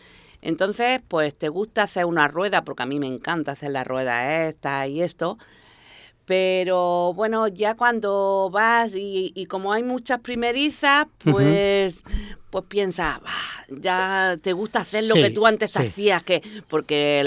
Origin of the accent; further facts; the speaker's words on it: Jaén, Andalusia, Spain; Hombre, es de Linares, yo soy de Jaén.